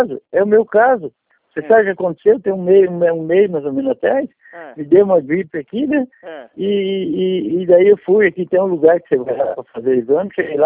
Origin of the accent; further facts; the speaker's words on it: Paraná, Brazil; now in Florianópolis, Brazil; O Paraná, eu era do Paraná, vim pra cá